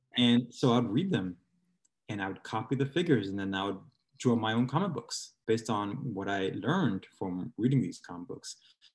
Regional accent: Jamaica; also born or lived in Brooklyn, United States; now in United States; by that community that I grew up with in Jamaica.

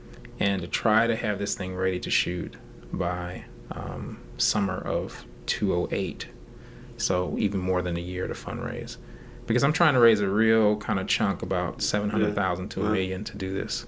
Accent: Medina, Ohio, United States; Eclipse is the place that I grew up in Medina, Ohio. I think it was the projects.

